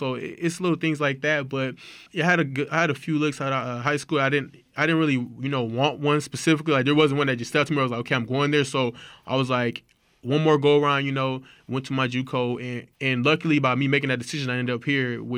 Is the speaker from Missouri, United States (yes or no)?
no; California, United States; When you grow up out here, there's a lot of emphasis on sports, you know, specifically football in Southern California